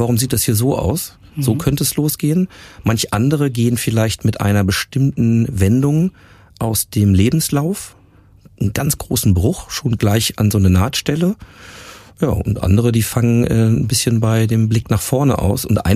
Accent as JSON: {"language": "German", "town": "Hanover", "region": "Lower Saxony", "country": "Germany", "said": "wir kommen aus Hannover"}